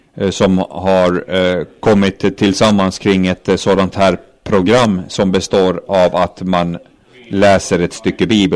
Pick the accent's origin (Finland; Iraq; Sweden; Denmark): Finland; Kajaani, Kainuu; Jag är ju från Kajana, och där finns slottsruiner vid älven